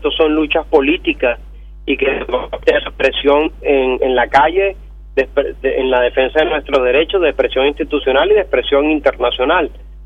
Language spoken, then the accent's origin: Spanish; Venezuela; lo importante es que nosotros como venezolanos exijamos el cumplimiento de una elección presidencial